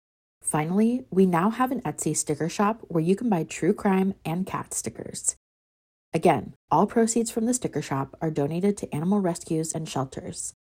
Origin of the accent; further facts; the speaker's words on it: Portland, Oregon, United States; actually took place near where I grew up in Southeast Portland several years before I was born.